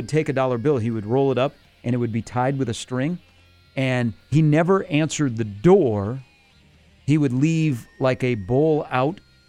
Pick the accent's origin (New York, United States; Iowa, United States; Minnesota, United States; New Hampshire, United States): Iowa, United States; Urbandale; I haven't been back to my old street that I grew up on in Urbandale for a long time.